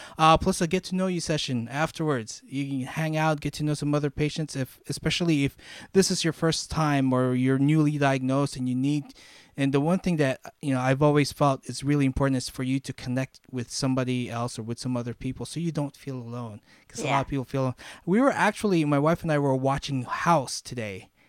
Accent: Nigeria; also born or lived in Philippines; I grew up in Nigeria, and it was Sesame Street. They got rid of the Filipino or whatever leftover accents I had

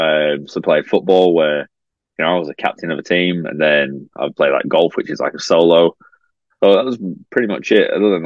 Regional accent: Australia; So I figured, like, I'm coming from Australia.

